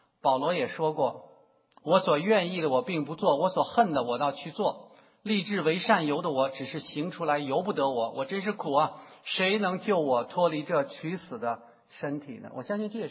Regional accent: Beijing, China; 我是北京人呢，我刚从北京回来，从北京的那个雾霾之下回来啊

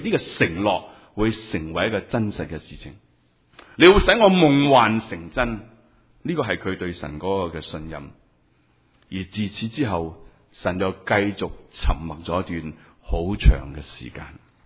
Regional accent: China; 喺我哋中国人嘅里面，好看重长幼有序呢个嘅权柄

